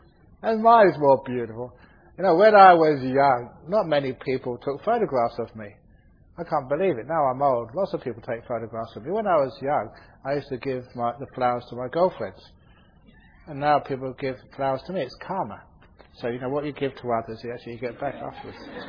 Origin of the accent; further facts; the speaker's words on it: London, United Kingdom; I grew up in London where it was cold.